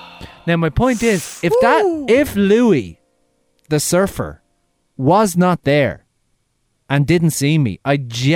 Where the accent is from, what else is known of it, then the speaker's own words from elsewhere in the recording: Ireland; I can't get this on. I'm Irish, please.